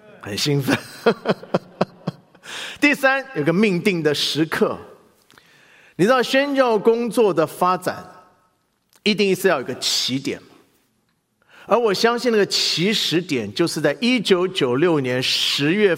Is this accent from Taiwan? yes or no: yes; Taiwan; 我只记得我小时候在台湾听过